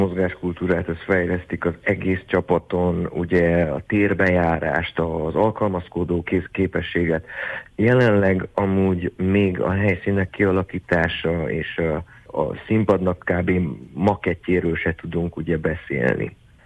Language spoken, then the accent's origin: Hungarian; Borzont, Harghita, Romania; az én falum, ahonnan származom, Borzont